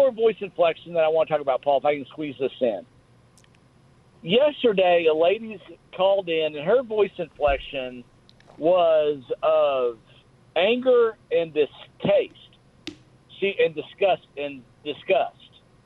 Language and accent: English; Oklahoma, United States; And so I grew up here in Oklahoma, and I'm an OU fan